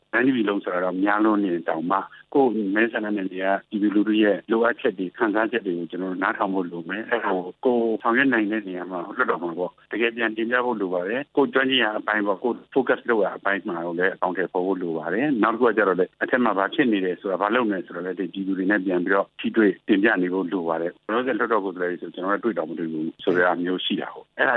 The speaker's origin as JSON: {"language": "Burmese", "town": "Mandalay", "region": "Mandalay Region", "country": "Myanmar", "said": "ကျွန်တော်မန္တလေးသားပါ"}